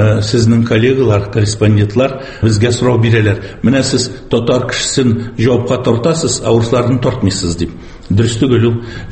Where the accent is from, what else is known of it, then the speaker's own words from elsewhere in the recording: Udmurtia, Russia; also born or lived in Tatarstan / Kharkiv, Ukraine; Чөнки мин Татарстанда тудым, Удмуртияда яшәдем, анда мәктәп бетердем, институтны Украинада, Харьковта бетердем